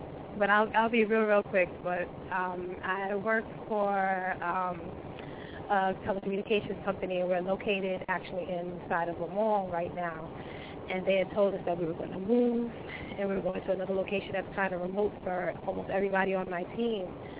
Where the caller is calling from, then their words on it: New York, United States; I'm calling from New York.